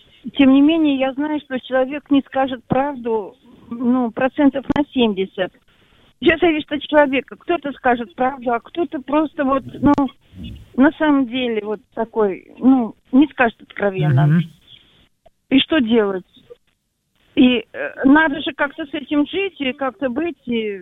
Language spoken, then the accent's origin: Russian; Moscow, Russia; я из Москвы.